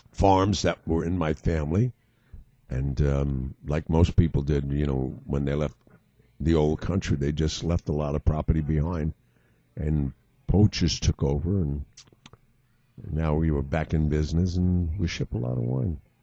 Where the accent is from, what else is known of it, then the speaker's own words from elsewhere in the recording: Staten Island, New York, United States; Yeah, everybody thinks I grew up in Brooklyn. I didn't, man. It was New York City and Staten Island.